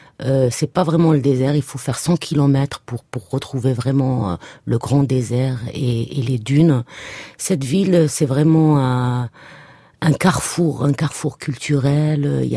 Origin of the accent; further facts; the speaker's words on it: Algeria; now in France; C'est quand j'ai quitté l'Algérie que je suis venue en France.